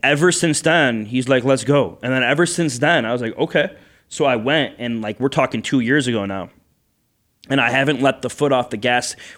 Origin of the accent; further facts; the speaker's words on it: Illinois, United States; I grew up in Illinois. I know the scene very well out there.